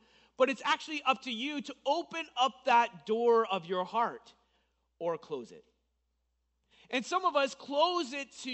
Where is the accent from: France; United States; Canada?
Canada; Now, I'm fourth generation Ukrainian, so I'm basically Canadian, okay?